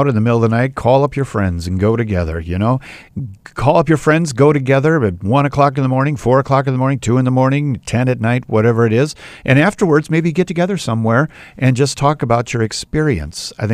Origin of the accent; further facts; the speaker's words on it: Minnesota, United States; You can tell I'm from the Twin Cities. I can say it.